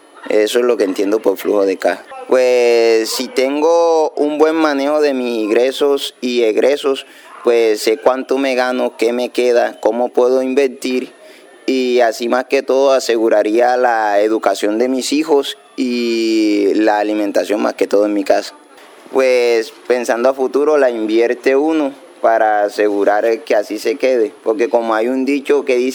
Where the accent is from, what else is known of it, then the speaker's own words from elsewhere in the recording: Arjona, Bolívar, Colombia; now in Gambote, Colombia; soy de Arjona, Bolívar, pero vivo en el corregimiento de Gambote, en la vereda Cruz del Dique.